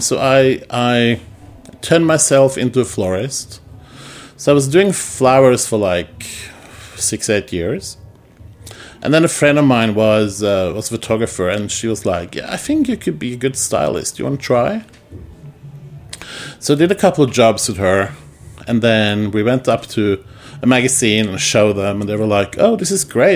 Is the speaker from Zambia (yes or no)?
no; Oslo, Norway; now in New York, United States; I was born and raised in Norway, in Oslo, the capital, which is, a million people, which is now my neighborhood in Brooklyn.